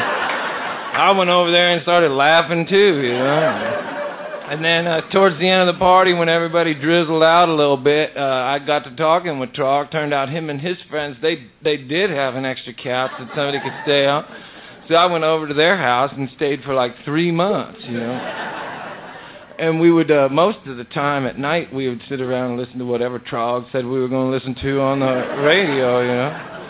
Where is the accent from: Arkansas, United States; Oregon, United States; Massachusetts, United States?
Oregon, United States; I come from Oregon. I probably told some of you that before. That's where I come from.